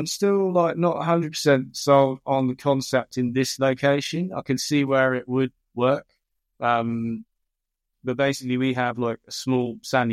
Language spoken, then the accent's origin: English; England, United Kingdom; I can never pronounce this right because I'm English